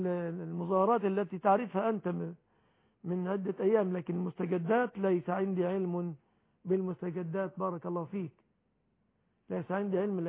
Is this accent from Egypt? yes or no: yes; Egypt